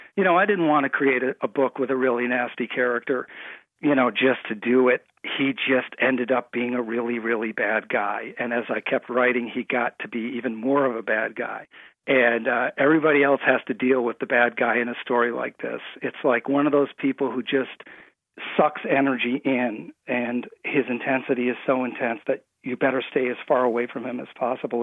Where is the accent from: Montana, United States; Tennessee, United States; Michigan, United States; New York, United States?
Michigan, United States; Kalamazoo; I grew up in Kalamazoo. My family is several generations in Michigan. I spent part of my time up in Petoskey.